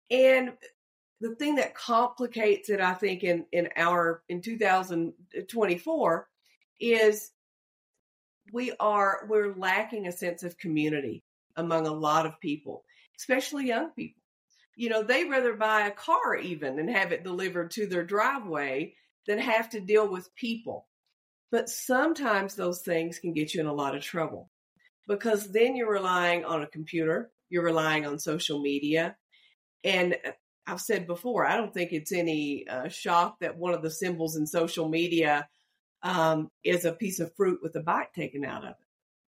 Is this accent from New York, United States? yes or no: no; Kentucky, United States; I grew up in Kentucky, a teacher, an art teacher in high school, and thought I'd retire at that.